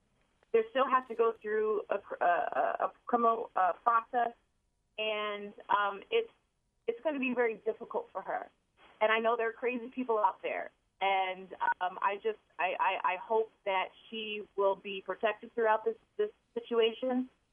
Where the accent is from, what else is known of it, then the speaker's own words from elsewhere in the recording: Cleveland, Ohio, United States; I'm from Cleveland, Ohio, very similar kind of city like Baltimore.